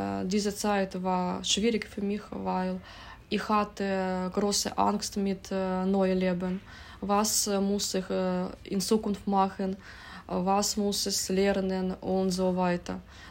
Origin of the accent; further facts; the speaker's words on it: Ukraine; German is a second language; now in Germany; Ich bin in der Ukraine geboren. 1989 Jahre.